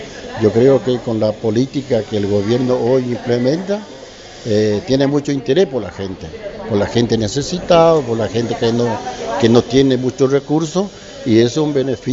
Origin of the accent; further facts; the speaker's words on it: Campo Viera, Misiones, Argentina; nosotros como gente de colonia, nosotros somos la colonia, somos de Campo Viera y todo